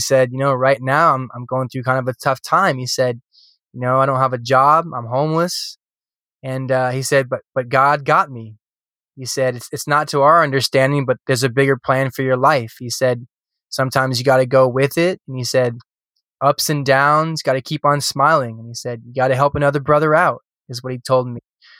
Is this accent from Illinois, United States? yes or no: no; California, United States; And I've been pretty privileged, you know, growing up in California.